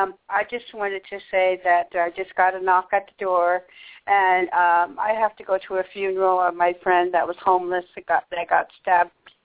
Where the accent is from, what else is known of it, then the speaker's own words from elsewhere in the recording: South Dakota, United States; I am from the Sichangu Lakota Nation. I am only one tribe only. I am not mixed. And from South Dakota. My mother abandoned me, and so that's when my homelessness began. I was raised in non-Native homes